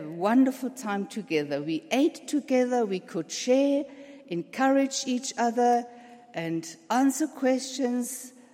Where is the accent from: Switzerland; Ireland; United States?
Switzerland; I had the gift again and the privilege that I could go back to Switzerland, my home country, and visit my family.